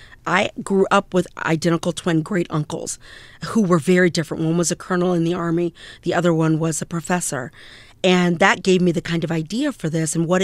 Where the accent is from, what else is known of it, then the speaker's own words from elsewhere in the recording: United States; that ambivalence that I feel as a human being and as an American.